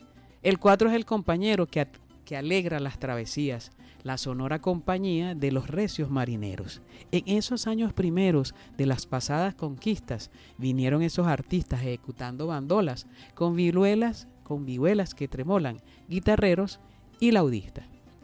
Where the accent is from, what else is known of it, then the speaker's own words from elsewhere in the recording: Venezuela; el 4 es Venezuela, el 4 somos los venezolanos.